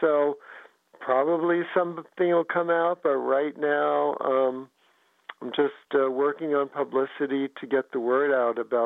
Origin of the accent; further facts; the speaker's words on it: New York City, New York, United States; When I lived in New York City, I grew up in the Bronx, which is one of the boroughs, fifth floor walk up